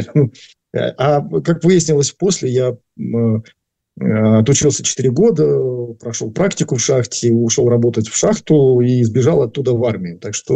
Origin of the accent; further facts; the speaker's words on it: Luhansk Oblast, Ukraine; И так как ты помнишь, я из Луганской области, тогда Ворошиловградская.